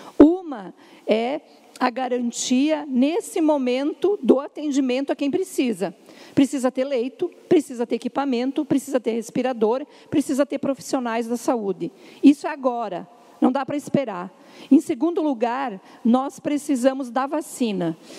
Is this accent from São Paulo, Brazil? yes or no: no; Chapecó, Santa Catarina, Brazil; Quero dizer que eu sou de Chapecó.